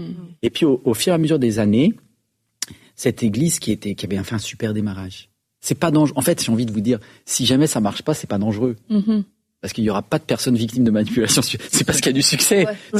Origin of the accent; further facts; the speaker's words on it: Brittany, France; Mais nous, on vient de Bretagne. Donc là, je parle de blanc.